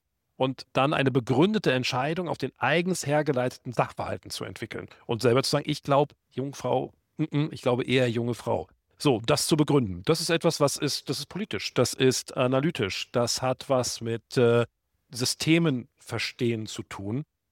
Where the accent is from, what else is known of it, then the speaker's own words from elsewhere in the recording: North Rhine-Westphalia, Germany; ich bin 53 Jahre alt, bin Westfale